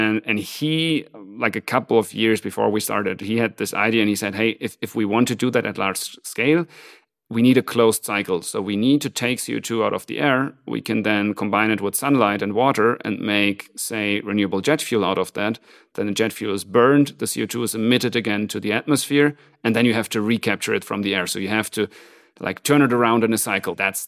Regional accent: Hamburg, Germany; moved away as an adult; now in Zurich, Switzerland; I actually came to Zurich back in 2003. Personally, I'm originally from Hamburg in Germany, but now almost 19 years ago, moved to Zurich.

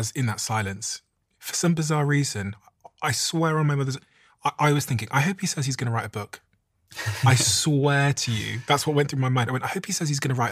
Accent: Manchester, North West England, United Kingdom; whether it's the support you gave to Manchester, which is the city that I consider my hometown

